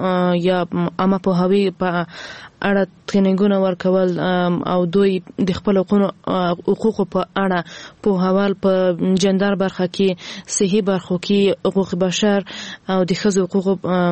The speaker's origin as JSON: {"language": "Pashto", "region": "Ghazni", "country": "Afghanistan", "said": "ما په خپل ولایت کې چې زه هم د غزنی یم"}